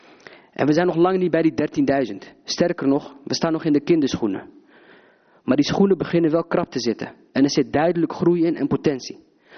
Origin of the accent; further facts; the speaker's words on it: Hilversum, North Holland, Netherlands; nogmaals 33 jaar geboren en getogen in Hilversum.